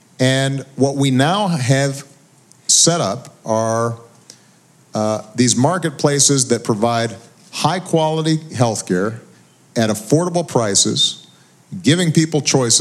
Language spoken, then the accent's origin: English; Illinois, United States; In my home state, Illinois, they just announced it's about 25% lower.